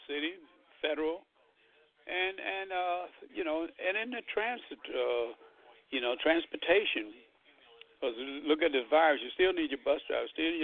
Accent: Brooklyn, New York, United States; growing up in Bed-Stuy in Brooklyn, New York.

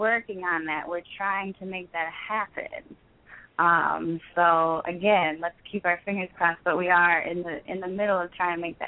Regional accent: Connecticut, United States; I also did a show in my home state, Connecticut, at the big venue here called Toad's Place.

